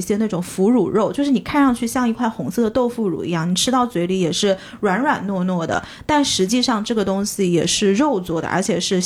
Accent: Nanchang, Jiangxi, China; 我自己的成长背景是比较特别的，因为我妈妈那边都是苏州人，所以虽然我是在南昌长大

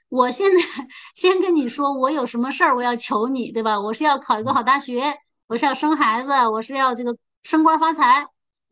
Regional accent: China; 所以我们中国人等于是自己给自己规划好了

